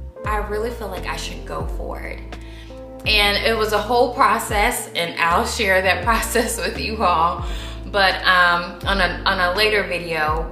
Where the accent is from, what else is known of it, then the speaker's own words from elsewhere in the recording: Atlanta, Georgia, United States; So I'm from Atlanta. I went to the University of Georgia, and when I was a student, I had the opportunity to go on a study abroad trip to Ghana.